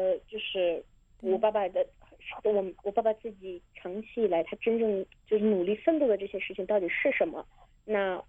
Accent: Beijing, China; 我虽然是在北京出生长大，但是我自己都可以感受到有些时候的不公待遇

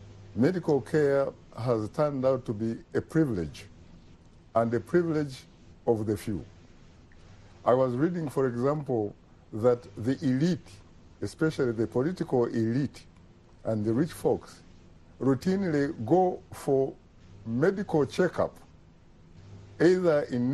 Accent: Uganda; When you two gentlemen and I were growing up in Uganda

